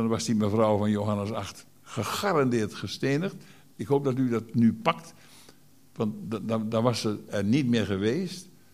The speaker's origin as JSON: {"language": "Dutch", "town": "Schildwolde", "region": "Groningen", "country": "Netherlands", "tie": "born or raised there", "said": "Ik had ook wel Schildwolde willen zeggen waar ik opgegroeid ben."}